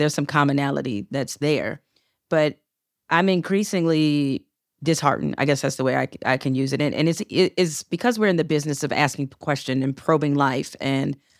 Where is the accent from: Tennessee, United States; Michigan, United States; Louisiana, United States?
Michigan, United States; Detroit; You know, I grew up in Detroit. Detroit's at that time, and still is the case, like it's the blackest city in America in terms of percentage of the population.